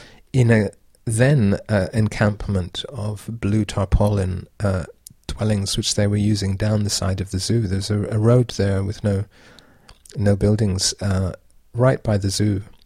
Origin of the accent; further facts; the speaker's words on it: Edinburgh, Scotland, United Kingdom; my hometown of Edinburgh in Scotland, which is the part I come from.